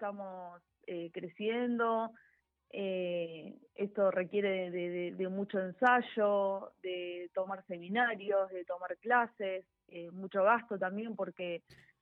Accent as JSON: {"language": "Spanish", "town": "Vértiz", "region": "Buenos Aires Province", "country": "Argentina", "said": "empecé en mi pueblito, yo soy de Vértiz, pueblito acá cerca"}